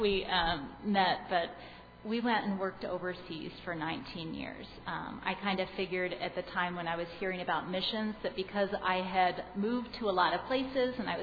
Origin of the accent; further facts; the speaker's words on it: North Carolina, United States; born there; also born or lived in Michigan / Norway; My family moved about twice a year as I was growing up. I was born in North Carolina on an army base.